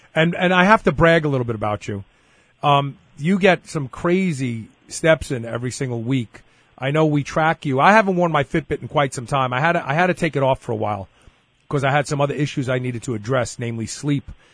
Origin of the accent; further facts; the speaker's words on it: United States; So I'm an American, Alex, which you know what that means, right?